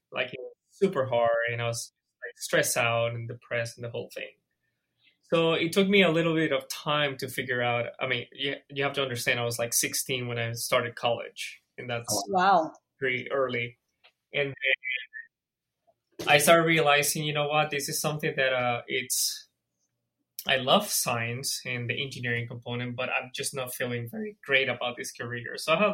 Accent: Venezuela; Well, I am originally from Venezuela in South America.

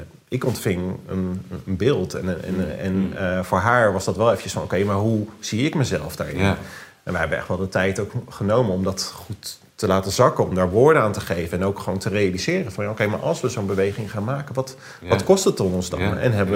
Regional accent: Rotterdam, South Holland, Netherlands; born there; Als geboren Rotterdammer vind je dat natuurlijk ook wel mooi.

